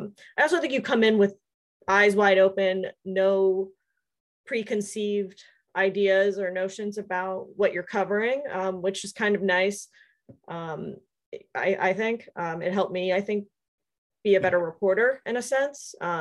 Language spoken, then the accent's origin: English; Maryland, United States; moved away as an adult; now in New York City, United States; I'm from Maryland originally. So I went to school at University of Maryland.